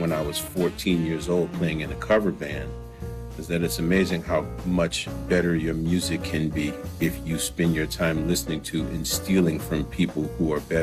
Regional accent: New Orleans, Louisiana, United States; I grew up in New Orleans and grew up singing songs and clanging pencils on a fence

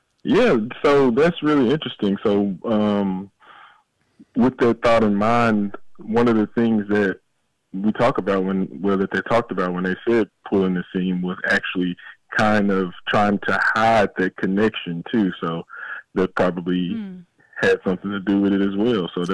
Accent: West Memphis, Arkansas, United States; I'm from West Memphis, Arkansas.

